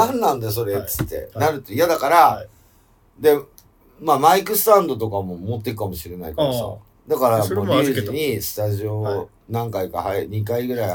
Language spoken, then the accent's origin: Japanese; Fukui, Japan; 私、福井出身でしょ？